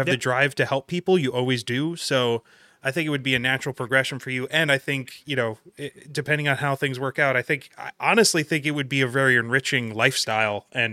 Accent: New Jersey, United States; now in Pennsylvania, United States; I'm a Pennsylvania transplant. I grew up in New Jersey and like threw that away.

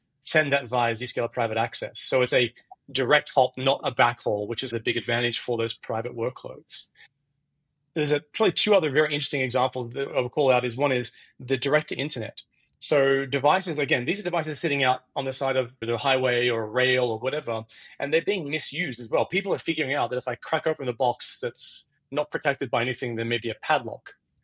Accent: Australia; I'm Australian

